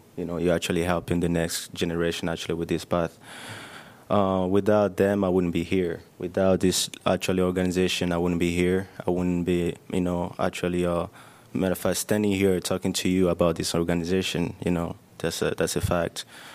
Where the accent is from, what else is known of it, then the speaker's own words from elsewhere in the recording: DR Congo; I came from Africa, DRC, Congo, especially.